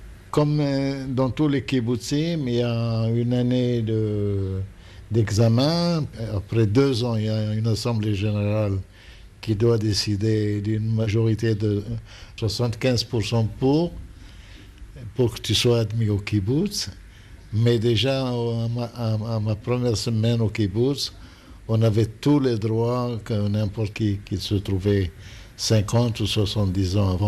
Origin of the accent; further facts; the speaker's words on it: Israel; j'ai été recruté par des gens qu'on appelle chez nous en Israël la crème de la crème d'Israël.